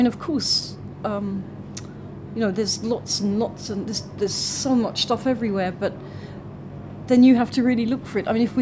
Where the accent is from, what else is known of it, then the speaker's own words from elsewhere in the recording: London, United Kingdom; I was born in London, and... In a terrace house, regular house, and then 10 meters away